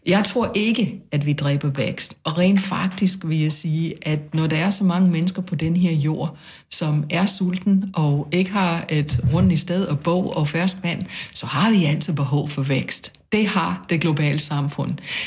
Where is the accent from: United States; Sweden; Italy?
United States; Danish is a second language; selvom jeg er amerikaner og fødsel i hvert fald